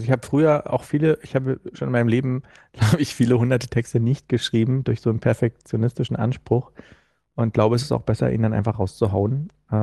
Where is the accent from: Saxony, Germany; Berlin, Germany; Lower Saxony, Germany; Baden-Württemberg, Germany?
Berlin, Germany; Ich mich auch als Berliner.